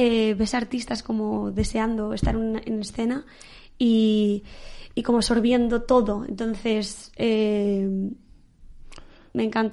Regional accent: Valladolid, Castile and León, Spain; Soy de Valladolid, en Valladolid se vive muchísimo la Semana Santa.

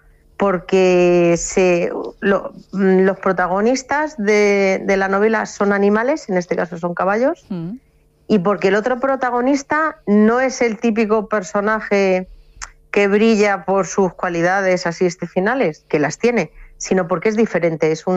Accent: Madrid, Community of Madrid, Spain; also born or lived in Orgaz; aunque yo soy madrileña, pero bueno, mi corazón y mi experiencia, pues soy mitad madrileña, mitad toledana, orgaceña. Yo estoy en la Biblioteca de Orgaz desde hace muchos años

